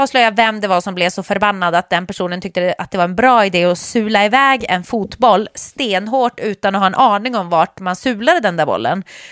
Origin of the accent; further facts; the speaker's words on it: Sweden; Och som svensk tänker man så här, det här kanske är enda solen vi får.